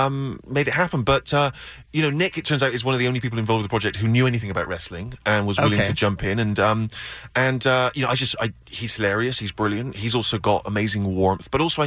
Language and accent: English; United Kingdom; well, what am I? I'm a British writer.